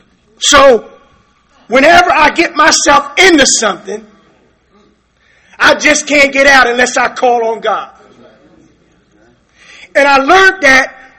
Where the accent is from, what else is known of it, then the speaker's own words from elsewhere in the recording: Trenton, New Jersey, United States; And for those who don't know, I'm from Trenton, New Jersey.